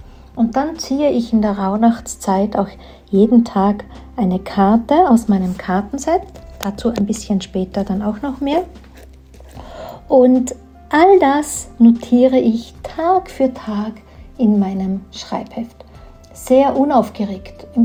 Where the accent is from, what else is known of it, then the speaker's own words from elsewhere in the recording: Tyrol, Austria; Also hinhören, sagt man losen bei uns in Tirol.